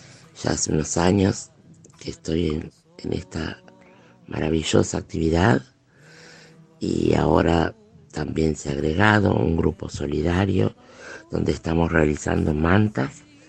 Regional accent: 25 de Mayo, Buenos Aires Province, Argentina; Soy del interior de la provincia de Buenos Aires, 25 de mayo.

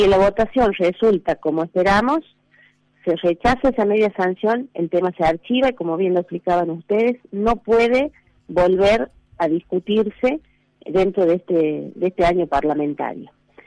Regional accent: Argentina

